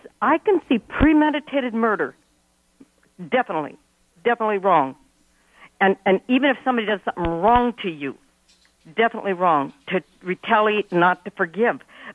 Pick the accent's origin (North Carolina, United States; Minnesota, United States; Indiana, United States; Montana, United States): Montana, United States; I was born and raised Mennonite in Montana